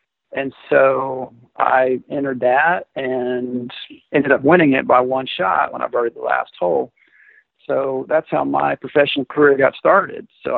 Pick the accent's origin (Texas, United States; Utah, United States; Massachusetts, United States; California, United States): Texas, United States; Abilene; See, I grew up in Abilene, like I mentioned, and I worked for Charles Coody at Fairway Oaks Golf and Racquet Club in the bag room